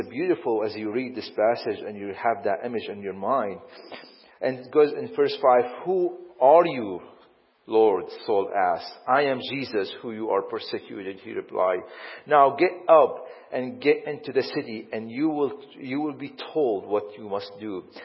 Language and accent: English; Damascus, Damascus Governorate, Syria; You know, I grew up in Damascus, and you walk in the old court of Damascus